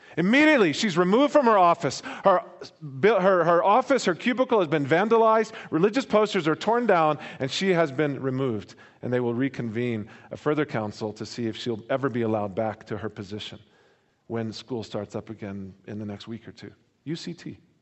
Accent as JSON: {"language": "English", "region": "Bible Belt", "country": "United States", "tie": "born or raised there", "said": "like where I grew up in the Bible Belt of America that had nice Christian sort of ethos."}